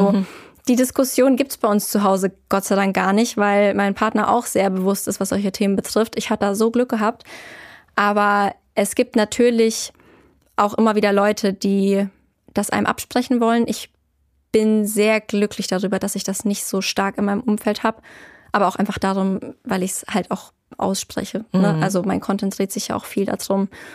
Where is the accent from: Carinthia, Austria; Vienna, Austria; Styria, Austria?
Carinthia, Austria; Wir waren wirklich in so einem mega kleinen Hotel irgendwo in Kärnten, wo ich herkomme. Da sind die Leute auch noch teilweise ein bisschen von vorgestern.